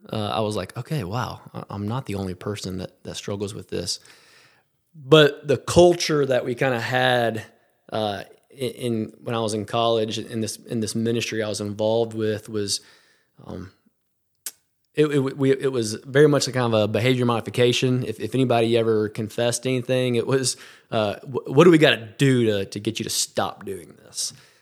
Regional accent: Birmingham, Alabama, United States; So I grew up here in Birmingham, Alabama, and I was the kid that was in church all the time.

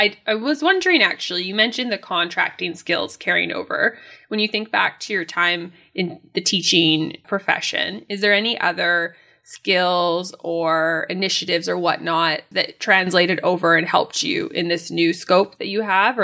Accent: Canada; I think as a Canadian hearing that in my head, I'm thinking, oh, isn't every month golf season month for New Mexico?

